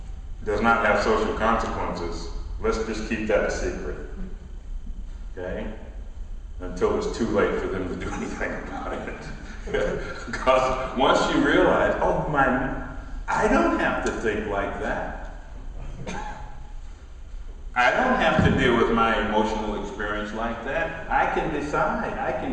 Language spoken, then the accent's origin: English; Cleveland, Ohio, United States; I'm also from Cleveland, and I'm getting old.